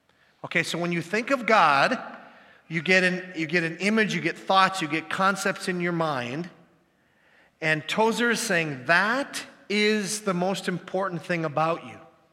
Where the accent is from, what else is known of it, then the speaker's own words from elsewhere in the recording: Minnesota, United States; I'm from the Iron Range.